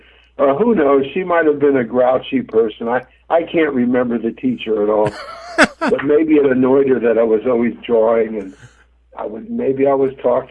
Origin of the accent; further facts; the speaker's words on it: Los Angeles, California, United States; also born or lived in Queens, New York; Well, I was born in Queens, New York, and we lived out there at my grandparents' house in Woodhaven, and my mother brought me out to Los Angeles to rejoin my father